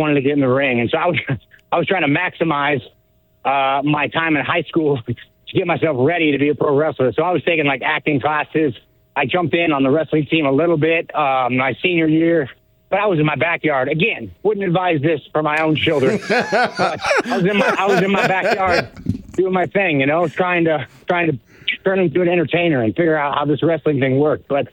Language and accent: English; Davenport, Iowa, United States; Yeah, I'm from Iowa. I grew up there in Davenport. Spent most of my life there. Still consider it my home. It'll always be my home.